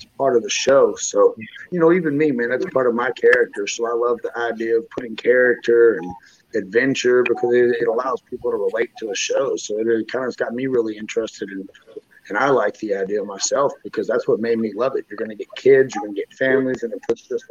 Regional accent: Memphis, Tennessee, United States; I grew up in Memphis, Tennessee.

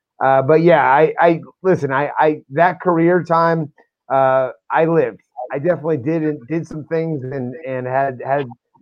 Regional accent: United States; Being an American right now is an interesting time. We're the international joke.

